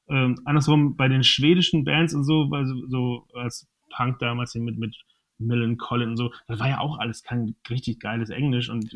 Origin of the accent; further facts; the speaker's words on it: Wuppertal, North Rhine-Westphalia, Germany; Aber ich bin in Wuppertal geboren und habe immer hier gelebt.